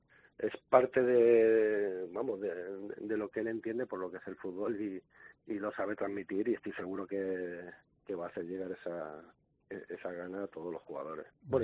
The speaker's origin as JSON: {"language": "Spanish", "town": "Malaga", "region": "Andalusia", "country": "Spain", "said": "Encima, pues, poder haber disfrutado tantas temporadas que estuve en el Málaga, en el equipo de mi tierra, donde me sentía, pues bueno, me sentía como si no estaba en mi casa."}